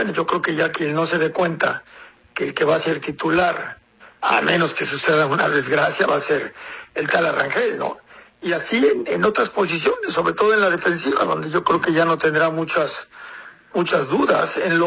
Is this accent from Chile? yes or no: no; Mexico; Somos mexicanos, es nuestro país, es nuestra selección